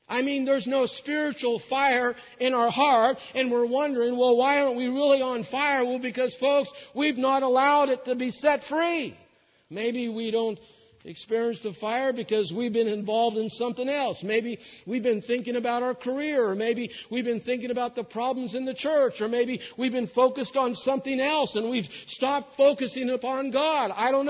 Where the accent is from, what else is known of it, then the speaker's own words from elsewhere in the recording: Beaver, Oklahoma, United States; born there; I was born in Beaver, Oklahoma.